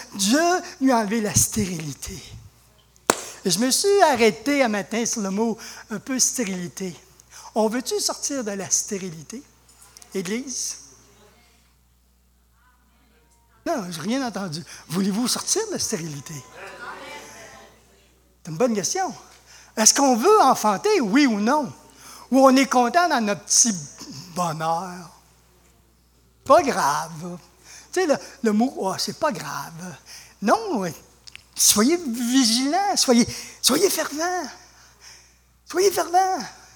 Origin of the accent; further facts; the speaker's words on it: Sherbrooke, Quebec, Canada; Nous, on est de Sherbrooke, donc l'église Pentecôte, pour nous, à l'époque, c'est l'année des réveils.